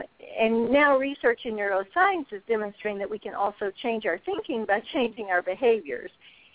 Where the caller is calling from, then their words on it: Des Moines, Iowa, United States; I'm calling from Des Moines, Iowa.